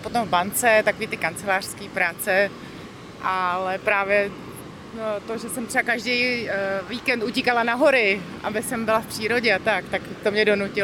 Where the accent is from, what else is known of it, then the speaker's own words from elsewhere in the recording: Prague, Czechia; Jsem původně z Prahy a tam člověk je takový sám za sebe